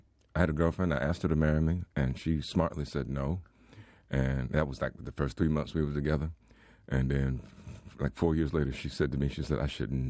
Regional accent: the South, United States; now in Ireland; I'm from the South, and we are simple people in terms of solving problems. Maybe oversimplistic, but I come from a place where we believe right is right and wrong is wrong, and it's just that simple.

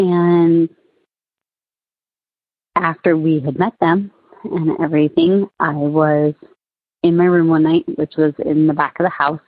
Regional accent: Arizona, United States; also born or lived in Fort Wayne, United States; I am from Arizona, but my ghost story does not take place in Arizona. My ghost story takes place in Fort Wayne, Indiana.

